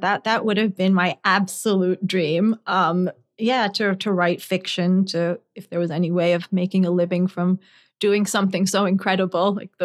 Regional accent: Scotland, United Kingdom; I always really loved British and Irish history, partly because I grew up in Scotland.

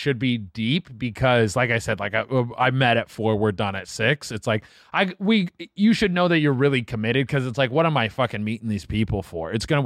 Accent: Canada; Oh, I forgot. You guys are American. I'm Canadian. So it's like we start at 19.

